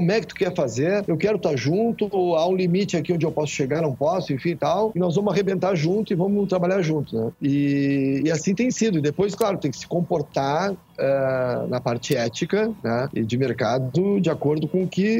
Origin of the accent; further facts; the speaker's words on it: Rio Grande do Sul, Brazil; A gente é gaúcho aqui.